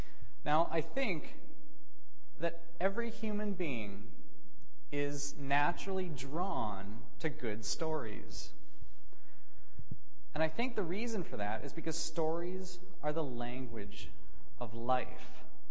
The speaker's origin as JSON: {"language": "English", "country": "United States", "said": "I'm an American, so some of the stories that I grew up with are going to be different from yours."}